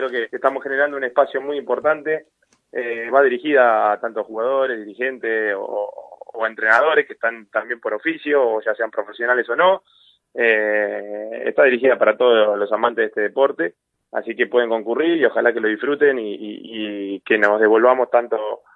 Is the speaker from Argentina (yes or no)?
yes; Río Gallegos, Santa Cruz, Argentina; now in El Calafate, Argentina; vengo de Río Gallegos, hoy estoy en Calafate